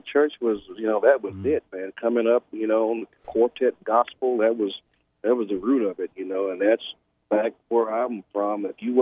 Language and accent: English; Mississippi, United States; And me being, you know, growing up in Mississippi, you know, I'll call it black music was pretty much all we listened to.